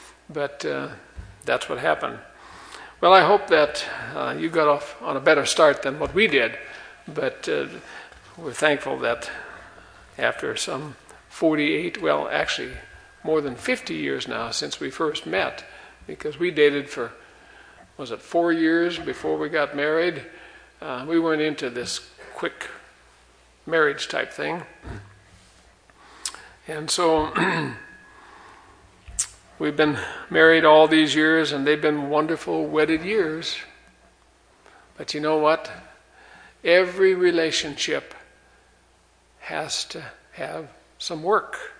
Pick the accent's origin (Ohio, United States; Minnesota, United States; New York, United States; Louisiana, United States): Minnesota, United States; We were attending the University of Minnesota. That's where we grew up back in Minnesota.